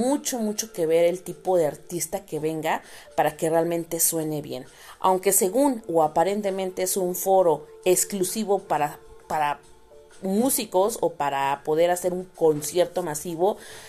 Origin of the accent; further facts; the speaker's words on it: Puebla, Mexico; soy foránea de Ciudad de México, no estoy mero mero en Ciudad de México, donde se presentan los eventos. Yo soy de Puebla, estoy a 1 hora de Ciudad de México